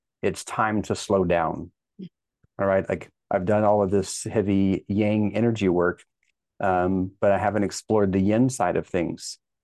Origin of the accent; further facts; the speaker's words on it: Texas, United States; Well, as an American and specifically a Texan